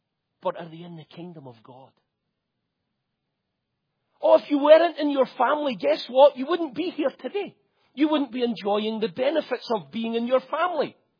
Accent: United States; Because I might not sound like it, but I'm an American. And I'm very proud of it. I'm happy to be an American.

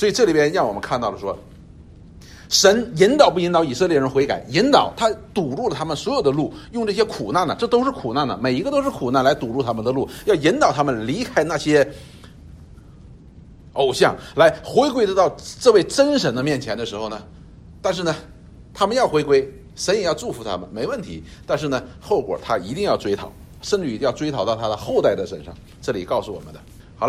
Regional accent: China; 我们中国人有好多时候形容这样的，什么不撞南墙不回头

